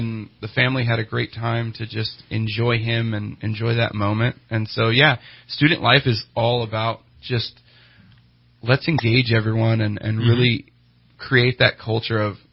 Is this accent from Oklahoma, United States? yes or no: no; Sacramento, California, United States; No, so we're from Sacramento originally.